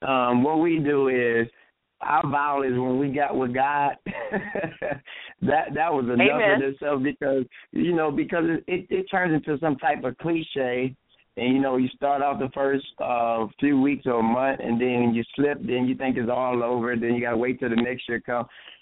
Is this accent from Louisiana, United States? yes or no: no; Michigan, United States; I'm from Michigan.